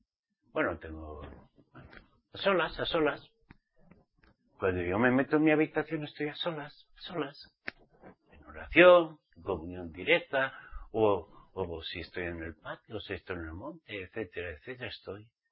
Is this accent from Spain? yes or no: yes; Spain; yo como español